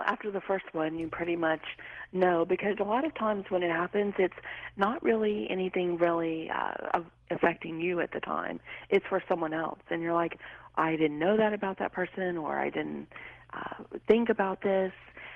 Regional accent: Louisiana, United States; And I'm from Louisiana, so that dream was very potent and powerful for me because my roots are there. That's where I grew up.

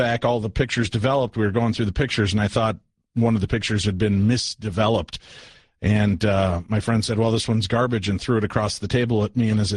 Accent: Chicago, Illinois, United States; I grew up in the Chicagoland area.

